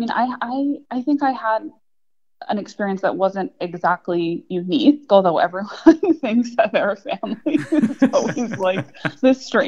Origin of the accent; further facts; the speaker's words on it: New York, United States; Well, you know, as a New Yorker who grew up Jewish, but very secular